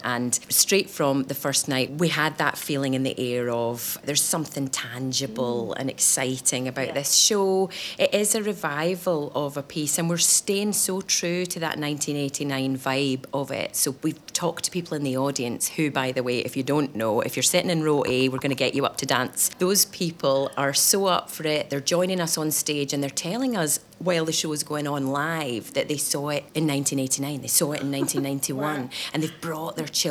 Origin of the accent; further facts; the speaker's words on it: Scotland, United Kingdom; you'll notice that this is a play about Stoke and I'm Scottish.